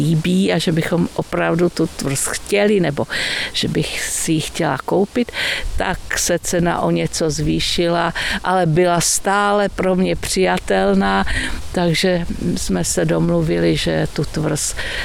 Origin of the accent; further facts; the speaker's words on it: Ostrava, Moravian-Silesian Region, Czechia; protože původně jsem Ostravačka